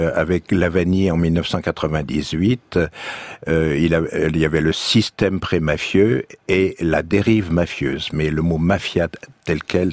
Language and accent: French; Sablé-sur-Sarthe, Pays de la Loire, France; Parce que je suis de Sablé-sur-Sarthe